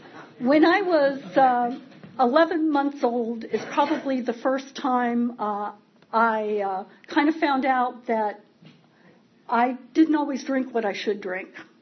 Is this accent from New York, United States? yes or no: no; Lynn, Massachusetts, United States; born there; I was born in 1952 in Lynn, Massachusetts.